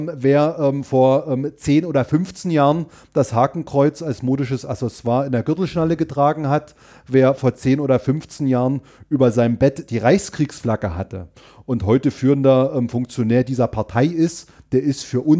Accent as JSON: {"language": "German", "town": "Görlitz", "region": "Saxony", "country": "Germany", "tie": "born or raised there", "said": "in meiner Heimatstadt Görlitz-Skorzelitz einen Landestag"}